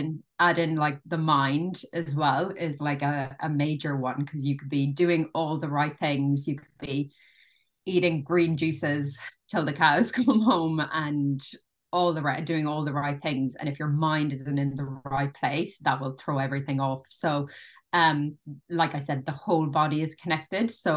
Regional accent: Ireland; now in New Zealand; I am Irish, but I live in the Wairarapa in New Zealand

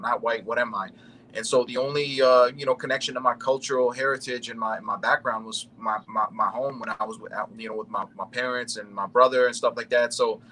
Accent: United States; I was born and raised in America. So, you know, my perspective growing up as a Desi and being surrounded by people that don't look like me at all

